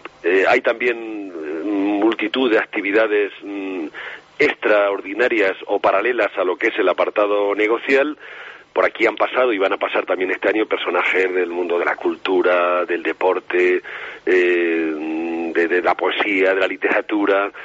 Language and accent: Spanish; La Solana, Castilla-La Mancha, Spain; No puedo dejar de nombrar mi pueblo, que es La Solana, y seguro que hay ahora mismo escuchándonos muchísima gente de La Solana que vive en aquellas hermosas tierras catalanas.